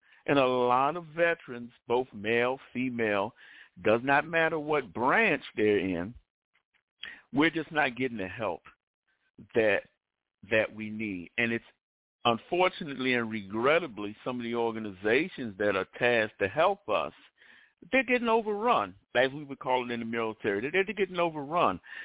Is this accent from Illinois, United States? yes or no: no; Maryland, United States; It is a pleasure to meet another person that's from Maryland. I'm actually from Maryland.